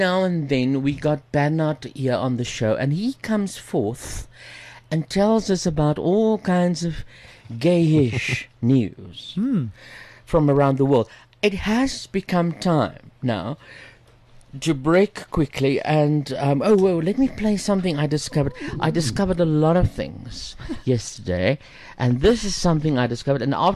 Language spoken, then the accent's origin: English; Pretoria, Gauteng, South Africa; born there; Remember, I was born in Pretoria. Eh? Oh, God. They're my people. They are my people.